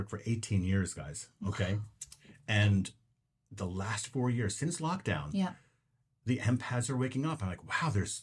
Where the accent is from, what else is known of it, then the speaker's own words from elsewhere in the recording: Bronx, New York, United States; also born or lived in Harlem; now in Los Angeles, United States; I'm born in Harlem, raised in the Bronx. I'm a New Yorker by birth. Now I'm a Los Angelino by heart.